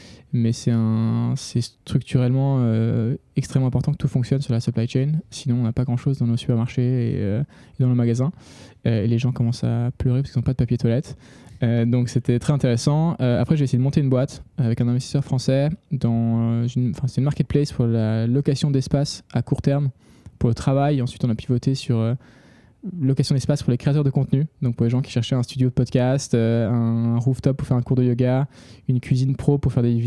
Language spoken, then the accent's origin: French; Switzerland; donc je suis suisse à la base, donc pas français